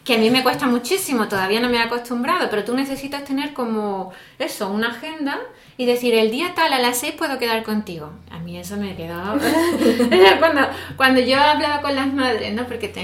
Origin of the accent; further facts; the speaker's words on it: Seville, Andalusia, Spain; now in Spain/abroad; yo vengo de España, de una ciudad del sur, que es una ciudad que tiene 700.000 habitantes.